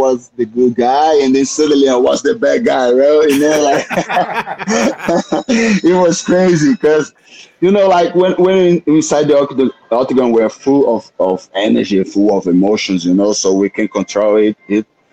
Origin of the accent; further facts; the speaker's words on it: Brazil; English is a second language; I'm the first one of my hometown that got into UFC, you know, so it's something really big to them, you know, like they feel represented.